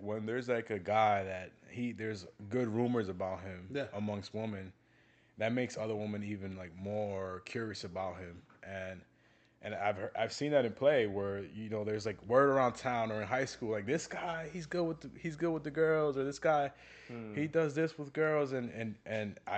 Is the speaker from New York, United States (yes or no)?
no; Newark, New Jersey, United States; So I'm originally from New Jersey.